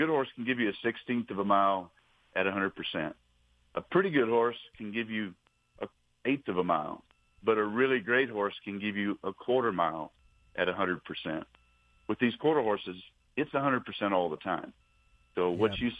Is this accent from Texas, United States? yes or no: yes; Texas, United States; it's a travesty in Texas, and I can say that because I am a Texan.